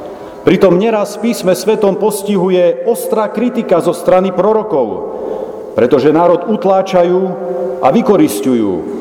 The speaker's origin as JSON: {"language": "Slovak", "region": "Gemer", "country": "Slovakia", "said": "U nás na Gemeri ešte sem tam nejaký ten košiar sa nachádza"}